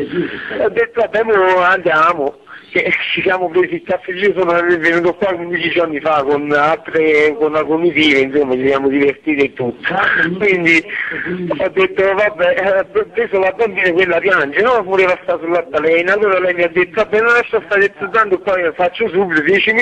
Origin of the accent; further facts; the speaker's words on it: Naples, Campania, Italy; io sono napoletano, no?